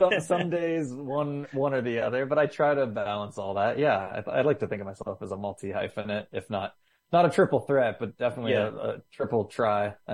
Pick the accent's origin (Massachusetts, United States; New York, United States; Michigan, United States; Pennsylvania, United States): Pennsylvania, United States; Cranberry Township; Yeah, I am from a small town north of Pittsburgh called Cranberry Township. It is, it's like suburbs meets farmland meets chain restaurants and strip malls.